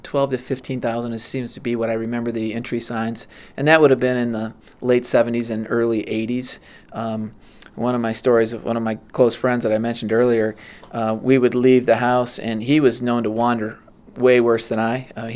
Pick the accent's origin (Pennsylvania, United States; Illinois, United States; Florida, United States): Illinois, United States; Edwardsville; I was born here in Edwardsville